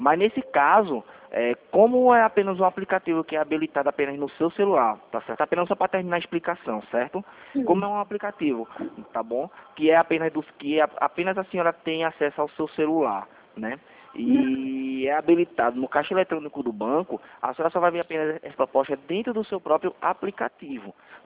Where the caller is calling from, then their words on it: Recife, Pernambuco, Brazil; Eu sou daqui de Recife